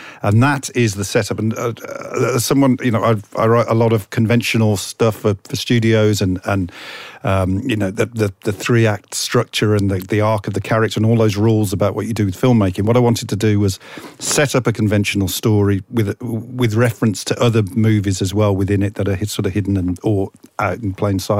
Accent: Birmingham, West Midlands, United Kingdom; Birmingham.

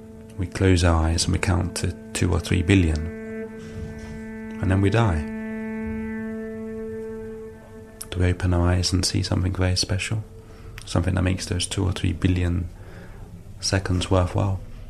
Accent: London, United Kingdom; I was born and raised in London. And on the streets of London there are lampposts.

